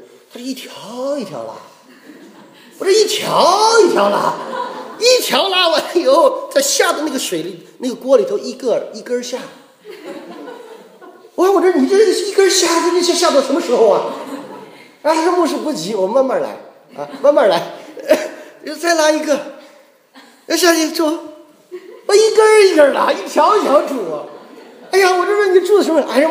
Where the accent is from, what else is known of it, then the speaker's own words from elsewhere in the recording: Xi'an, Shaanxi, China; 这个你知道我是西安来的啊，我可能刚才没介绍啊，我是西安出生长大的西北人呐、啊。